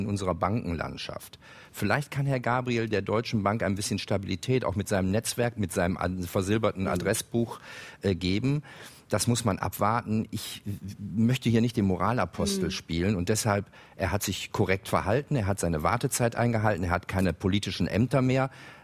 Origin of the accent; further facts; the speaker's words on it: Spain; now in Germany; ich komme aus Spanien ursprünglich, wo es ein Tempolimit schon immer gibt.